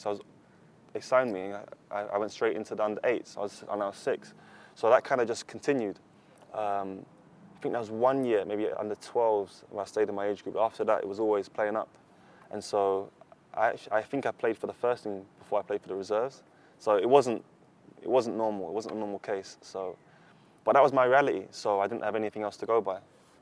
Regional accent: England, United Kingdom; growing up in England

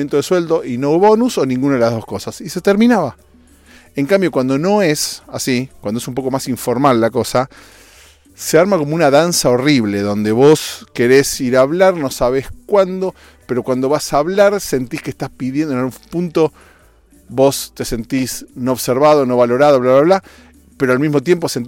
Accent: Argentina; Otro tópico es que ayer asumió en mi país de origen, Argentina, un nuevo presidente.

